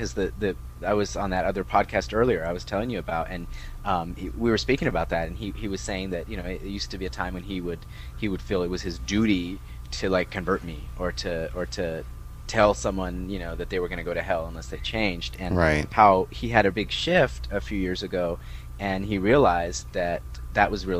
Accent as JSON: {"language": "English", "country": "United States", "said": "there's very few things that I have to that are my absolute duty as an American"}